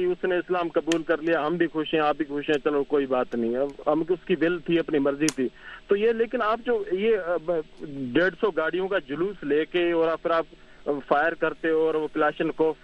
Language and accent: Urdu; Pakistan; ہم پاکستانی ہیں اور we are indigenous of this land, تو ہم کوئی باہر سے مائگریٹ کر کے نہیں آئے ہیں.